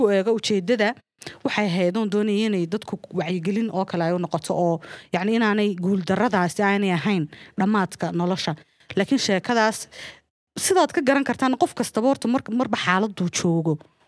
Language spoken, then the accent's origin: Somali; Hargeisa, Maroodi Jeex, Somalia; runtii hargeysaan ku barbaaray wax ku bartay